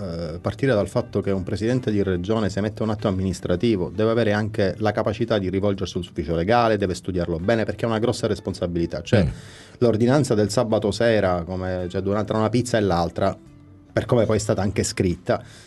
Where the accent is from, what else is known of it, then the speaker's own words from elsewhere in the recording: Sicily, Italy; A questo punto io da siciliano mi chiedo